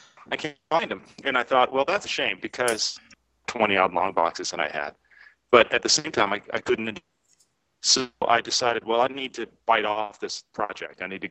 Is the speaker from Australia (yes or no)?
no; Ireland; You know, I'm Irish. I can't shut up.